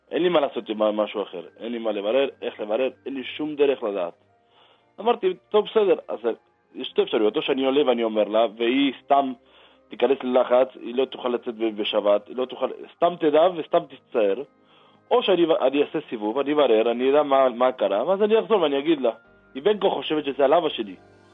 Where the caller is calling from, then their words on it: Argentina; אני מתקשר מארגנטינה.